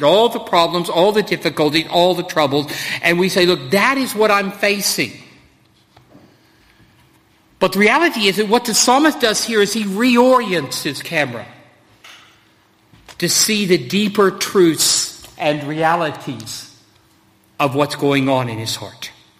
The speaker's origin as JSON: {"language": "English", "region": "Colorado", "country": "United States", "tie": "born or raised there", "said": "Where I grew up in Colorado, actually, that is where eagles come from."}